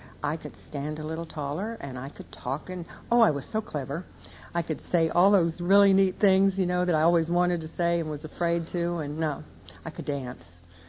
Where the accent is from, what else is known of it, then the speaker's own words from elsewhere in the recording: West Coast, United States; I was raised out on the West Coast.